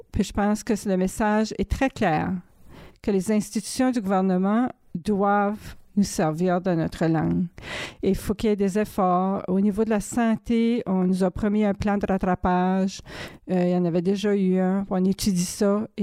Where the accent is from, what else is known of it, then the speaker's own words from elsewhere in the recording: Balmoral, New Brunswick, Canada; originaire de Balmoral, de mon village natal.